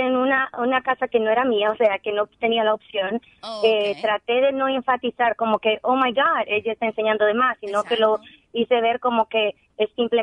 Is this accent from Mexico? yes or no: no; Dominican Republic; now in United States; Yo tengo mucho tiempo ya viviendo en los Estados Unidos y pienso que yo nunca voy a utilizar, no me dieron el trabajo porque soy dominicana